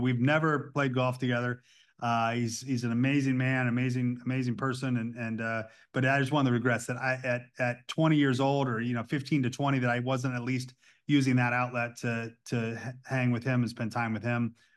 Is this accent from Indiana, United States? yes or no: yes; Indiana, United States; also born or lived in Goshen; I'm from Goshen, Indiana is where I was born, but I lived in kind of central Indiana, part about an hour north of Indianapolis. I've lived here now a majority of my life.